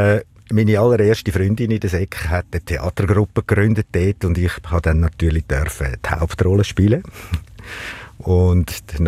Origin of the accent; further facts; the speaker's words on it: Zurich, Switzerland; Ja, ich bin am Zürichsee aufgewachsen.